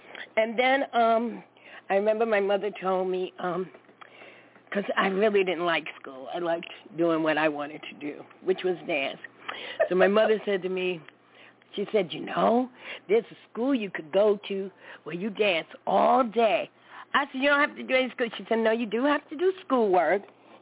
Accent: Brooklyn, New York, United States; accent: New York; I'm born and raised a native New Yorker from Brooklyn. You probably could tell from my accent. They say I have an accent.

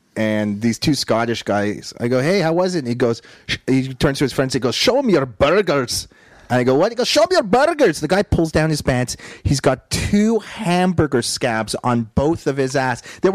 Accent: Canada; I'm from Canada.

